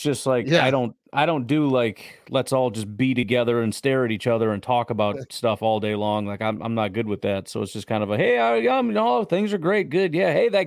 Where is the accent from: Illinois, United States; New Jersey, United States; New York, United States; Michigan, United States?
Illinois, United States; And I grew up in Illinois, so I got the Packers starter jacket on, man.